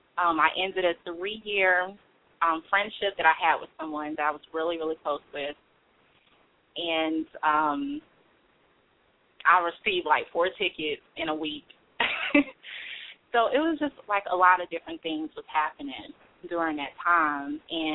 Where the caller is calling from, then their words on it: Atlanta, Georgia, United States; I'm calling from Atlanta.